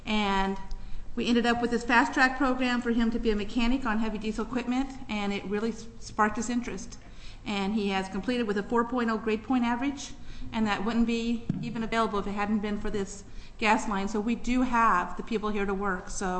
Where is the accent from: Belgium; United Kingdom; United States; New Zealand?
United States; Fairbanks, Alaska; I'm from Fairbanks.